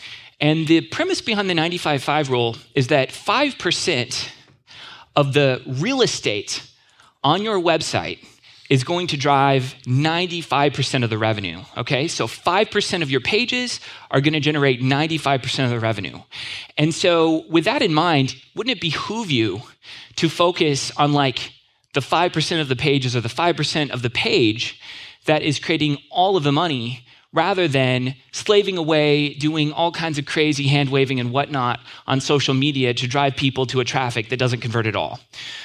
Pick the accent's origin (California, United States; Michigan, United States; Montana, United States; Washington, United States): California, United States; now in Minnesota, United States; I'm from California originally, but now I live in Minnesota.